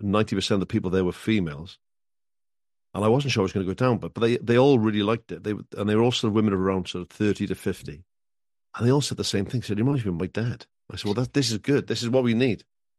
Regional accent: Wales, United Kingdom; now in Cardiff, United Kingdom; I grew up in Wales, but I lived all over the place, but I grew up in Wales, went to school in Wales, my first job's in Wales, got married in Wales, I live in Wales now, you know, and I love Cardiff.

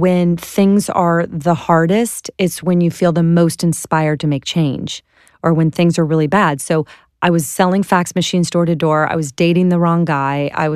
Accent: Clearwater, Florida, United States; I sell fax machines. I'm from Clearwater, Florida.

